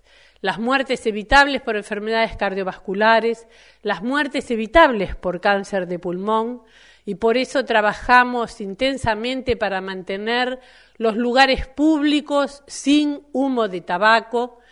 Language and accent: Spanish; Uruguay; como uruguaya en segundo lugar